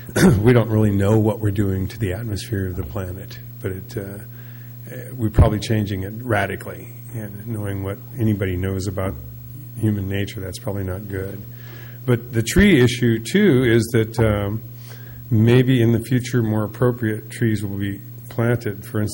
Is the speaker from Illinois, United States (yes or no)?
no; Morro Bay, California, United States; from Morro Bay.